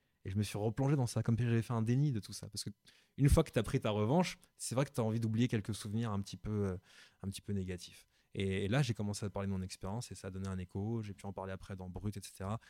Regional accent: Cameroon; Oh, quand j'étais au Cameroun, j'ai des souvenirs très heureux de mon enfance au Cameroun parce que je me sentais à la maison.

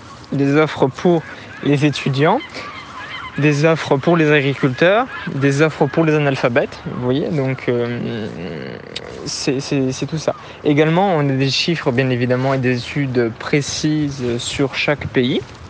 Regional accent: Metz, Grand Est, France; Bonjour, donc … je suis de base à Metz, juste à côté de Luxembourg.

